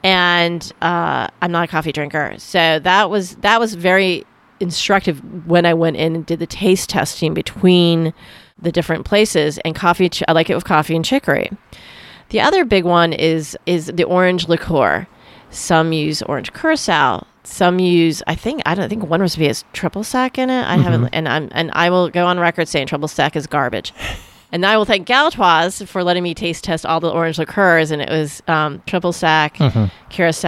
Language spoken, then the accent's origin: English; New England, United States; I grew up in New England, so I call them Revere bowls.